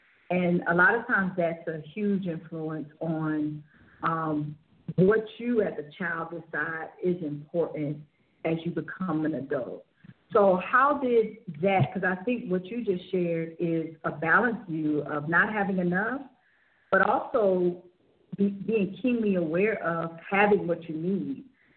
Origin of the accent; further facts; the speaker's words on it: Miami, Florida, United States; also born or lived in West Palm Beach; Born and raised in Florida, Miami, West Palm Beach, and I can say too that I used to visit New York when the Barclays Center was being built.